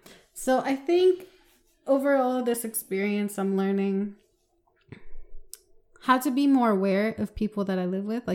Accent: United States; and I don't know if it's just because we're American and we're both women of color

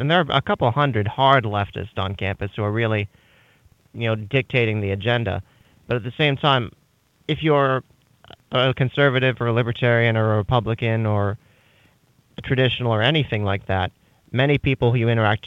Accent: St. Augustine, Florida, United States; Okay, so I'm a senior in the Department of History. I'm from St. Augustine, Florida, originally.

